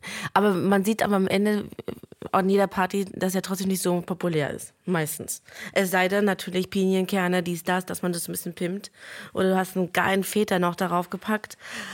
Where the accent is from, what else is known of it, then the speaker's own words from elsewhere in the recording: Lithuania; der ist dann halt ohne, bei uns in Litauen ohne Wurst, also mit auch Mayo, Erbse, Möhrchen und Kartoffeln.